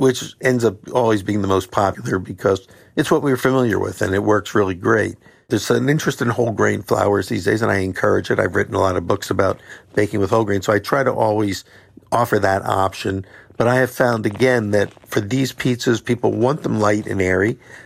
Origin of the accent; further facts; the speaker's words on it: Philadelphia, Pennsylvania, United States; Like, I'm from Philadelphia